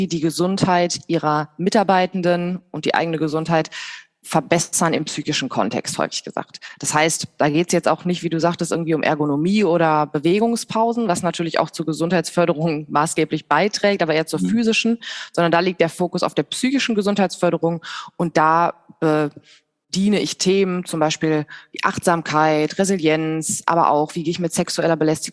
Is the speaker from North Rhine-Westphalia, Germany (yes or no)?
yes; North Rhine-Westphalia, Germany; Ich komme aus der Nähe von Düsseldorf, beziehungsweise da komme ich gar nicht her. Ich komme aus dem Bergischen Land und wohne aber jetzt in Hilden in der Nähe von Düsseldorf, arbeite auch in Düsseldorf bei einem Unternehmen.